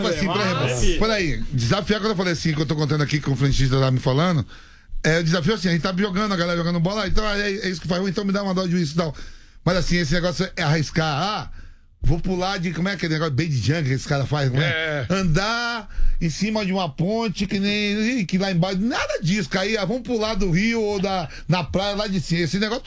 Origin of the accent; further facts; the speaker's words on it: Nazaré das Farinhas, Bahia, Brazil; born there; minha cidade, né? Onde eu nasci, Nazaré das Farinhas, fica a 70 quilômetros de Salvador. E é a segunda cidade do Recôncavo, que a gente é do Recôncavo Vale do Bahia.